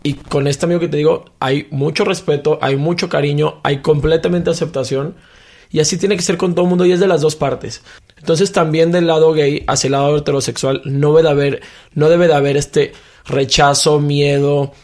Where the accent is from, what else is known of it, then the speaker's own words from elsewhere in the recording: Mexico; Como mexicano, a veces ya vas a Estados Unidos y te sientes de que ofendido